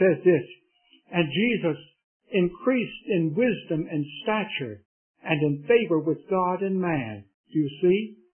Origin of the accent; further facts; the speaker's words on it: Raleigh, North Carolina, United States; I was brought up in Raleigh